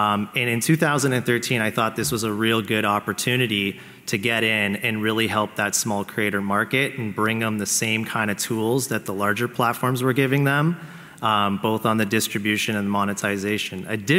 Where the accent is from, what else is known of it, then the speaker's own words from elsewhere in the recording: Canada; And being a Canadian in Toronto, getting a sign up from a U.S. congressman, you're like, whoa.